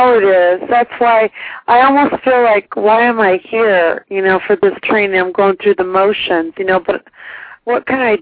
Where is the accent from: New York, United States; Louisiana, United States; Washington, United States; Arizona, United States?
Washington, United States; Seattle; Well, I'm a native from Washington, from Seattle, but I live in California. I live in the Los Angeles area now.